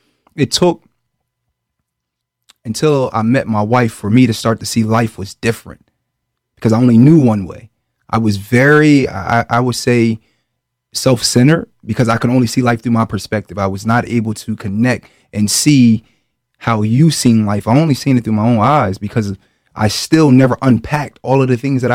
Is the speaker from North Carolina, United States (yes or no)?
no; Camden, New Jersey, United States; I moved from Camden to Haddonfield. I'm only one of five black kids in the whole school.